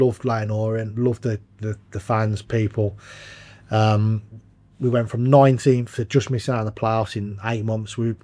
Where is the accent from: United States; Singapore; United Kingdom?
United Kingdom; Birmingham, West Midlands; Just sort of standard, really. Grew up in Yardley